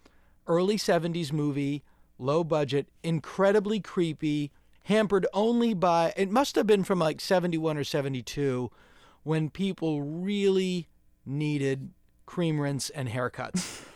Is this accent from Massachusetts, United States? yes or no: yes; Massachusetts, United States; I grew up in Massachusetts, dutifully watching Creature Double Feature on TV 56.